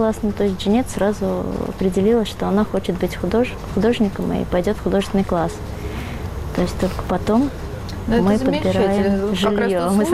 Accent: Turkmenistan; Дело в том, что мы вообще родом из Туркмении

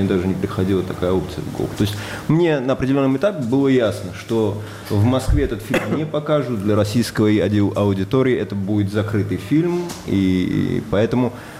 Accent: Tel Aviv, Tel Aviv District, Israel; now in Haifa, Israel; я, например, сейчас живу в Хайфе, я приехал в Хайфу, а у меня, когда я приехал в Хайфу, это я из Тель-Авива. Я всю жизнь прожил в Тель-Авиве, сейчас просто переехал в Хайфу.

